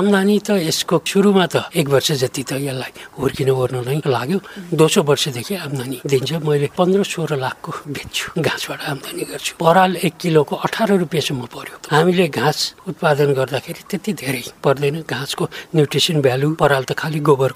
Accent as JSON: {"language": "Nepali", "town": "Kathmandu", "region": "Bagmati", "country": "Nepal", "lives_now": "Mukundapur, Nepal", "said": "म यहाँको लोकल होइन, म काठमाडौँको मान्छे हुँ र मेरो परिवारमा यसरी खेती किसान गर्ने कोही पनि छैन।"}